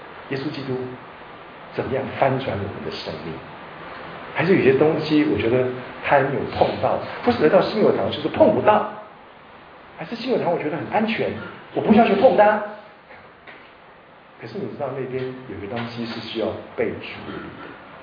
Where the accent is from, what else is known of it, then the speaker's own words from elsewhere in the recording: Singapore; 这就是我们新加坡人的特色